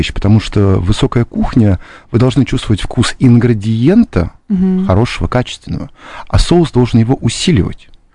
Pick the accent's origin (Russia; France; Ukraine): Russia; Saint Petersburg; Петербург, я сам из Петербурга, креатив Петербурга обусловлен абсолютно другими вещами.